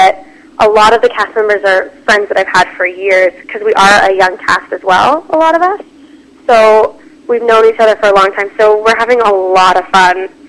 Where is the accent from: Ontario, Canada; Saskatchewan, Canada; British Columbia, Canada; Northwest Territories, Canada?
British Columbia, Canada; North Vancouver; Yes, I grew up in, I'm born and raised in North Vancouver.